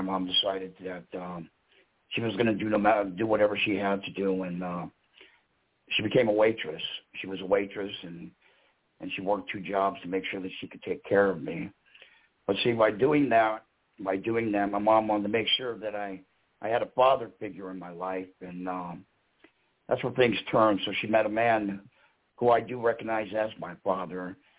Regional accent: Los Angeles, California, United States; now in Ventura, United States; Actually, I'm from Los Angeles, and I'm residing in Ventura, California.

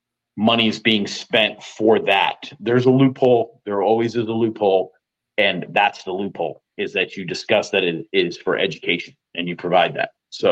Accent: New York, United States; now in South Carolina, United States; And because I'm in South Carolina, but I'm a New Yorker, I feel comfortable in saying this.

